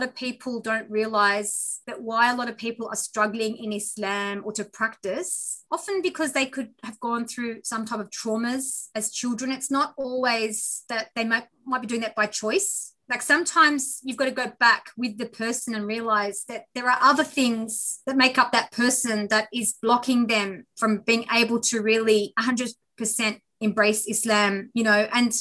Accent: Australia; I don't need to just make all these Arab sweets and try to be, you know, try to lose my identity as an Australian.

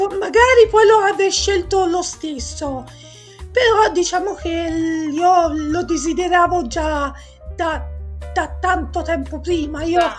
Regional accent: Livorno, Tuscany, Italy; una giovanissima donna di 43 anni, sono livornese, nata e cresciuta a Livorno

